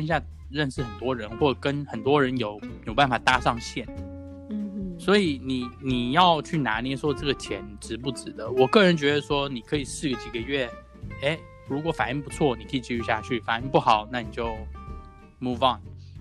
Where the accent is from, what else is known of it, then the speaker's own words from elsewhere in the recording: Taiwan; now in United States; 我们台湾例子，因为我本身台湾人，所以我经常会用台湾做例子。